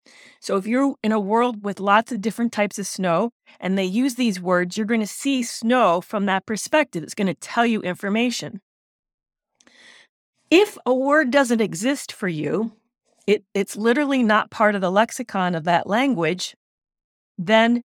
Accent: Michigan, United States; Now, I grew up in Michigan. I don't have 17 words for snow

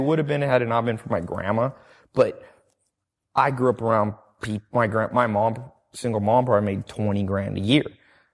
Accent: North Carolina, United States; also born or lived in Long Beach / San Diego; I grew up around all projects and stuff. I grew up in North Carolina, Long Beach, even San Diego where I was. So a lot of gang stuff.

